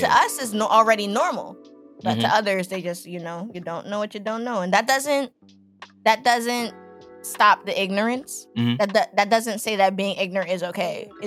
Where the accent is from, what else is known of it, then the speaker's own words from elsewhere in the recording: New York, United States; You're from New York, because I'm from New York.